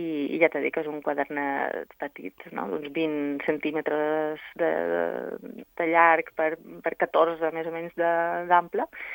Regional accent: Balearic Islands, Spain; jo com a eivissenca que sóc, no sóc formenterera

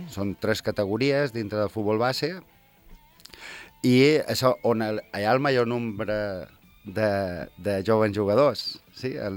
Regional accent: Ibiza, Balearic Islands, Spain; born there; Jo sóc pitiuso. jo he nascut a Eivissa, a Vila, però el papà és nascut a Formentera, per part de sa abuela, que eren de Cases Francisquetes, aquí a Sant Francesc

